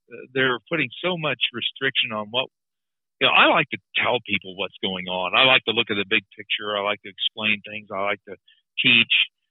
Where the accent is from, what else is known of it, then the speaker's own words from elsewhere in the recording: Kansas, United States; I think I grew up in Southeast Kansas in a rural community.